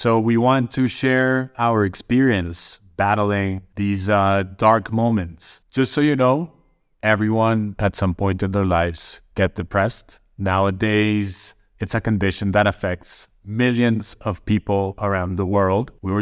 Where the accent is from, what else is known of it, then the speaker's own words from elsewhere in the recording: Colombia; growing up in Colombia during the 90s, a time where violence was prevalent in different parts of the country, left a lot of PTSD that I'm still trying to analyze, digest, and turn into a new way of approaching